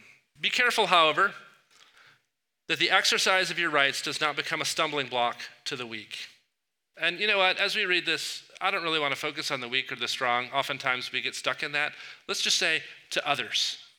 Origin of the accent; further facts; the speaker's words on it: United States; But as an American, not asserting our rights is almost anti-patriotic, right?